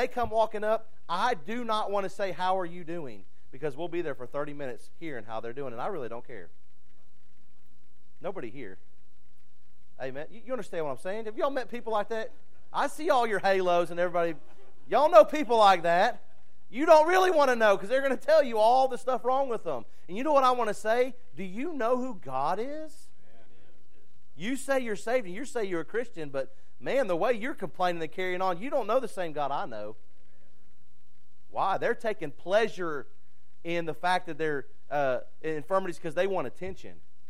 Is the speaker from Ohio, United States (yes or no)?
no; South Carolina, United States; now in Alabama, United States; I know I live in Alabama. I know where I'm at. Oh, boy. That's not good. Seminole. We're from South Carolina.